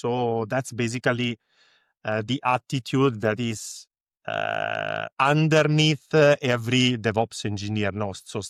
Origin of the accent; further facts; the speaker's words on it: Milan, Lombardy, Italy; English is a second language; I'm coming from Milan. I'm engineering manager in Prima, which is an insurance company, an insurtech, based in Italy